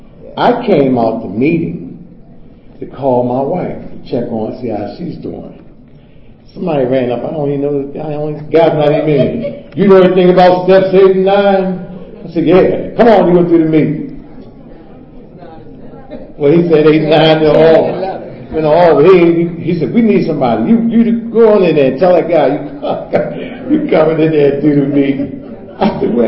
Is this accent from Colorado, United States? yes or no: no; Baltimore, Maryland, United States; I'm from the Baltimore area.